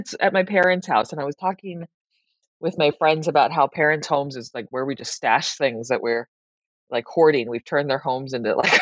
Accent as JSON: {"language": "English", "town": "San Francisco", "region": "California", "country": "United States", "tie": "born or raised there", "said": "I grew up in San Francisco, where I went to public school"}